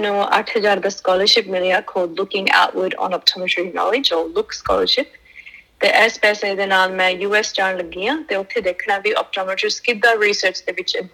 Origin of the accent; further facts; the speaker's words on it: Griffith, New South Wales, Australia; also born or lived in New Zealand; ਮੈਂ ਨਿਊਜ਼ੀਲੈਂਡ ਦੇ ਵਿੱਚ ਬੋਰਨ ਸੀਗੀ, ਤੇ ਜਦੋਂ ਮੈਂ 1 ਸਾਲ ਦੀ ਸੀਗੀ ਮੇਰੀ ਫੈਮਿਲੀ ਆਸਟ੍ਰੇਲੀਆ ਮੂਵ ਹੋ ਗਈ ਸੀਗੀ, ਤੇ ਆਸਟ੍ਰੇਲੀਆ ਮੂਵ ਹੋਏ ਬਿਕਾਜ਼ ਮੇਰੇ ਡੈਡ ਨੂੰ ਪਹਿਲਾਂ ਤੋਂ ਖੇਤੀ ਦਾ ਬਹੁਤ ਸ਼ੌਂਕ ਸੀਗਾ, ਤੇ ਮੇਰੇ ਭੂਆ ਜੀ ਪਹਿਲੀ ਮੂਵ ਹੋ ਗਏ ਸੀਗੇ ਇੱਕ ਛੋਟਾ ਜਿਹਾ ਪਿੰਡ ਜਿਹੜਾ ਨਾਂ ਹੈਗਾ ਗ੍ਰਿਫਿਥ